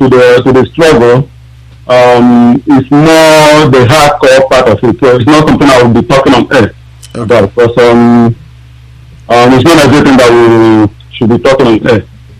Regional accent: Arochukwu, Abia, Nigeria; now in London, United Kingdom; from Arochukwu.

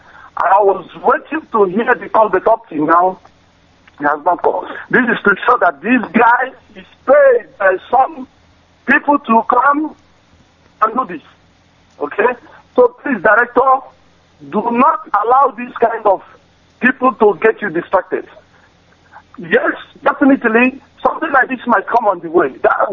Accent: Onitsha, Anambra, Nigeria; when I was growing up in Onitsha

